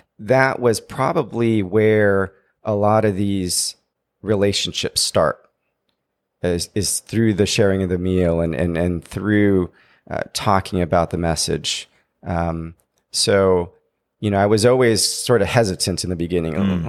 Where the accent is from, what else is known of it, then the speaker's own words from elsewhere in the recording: San Diego, California, United States; You know, growing up in San Diego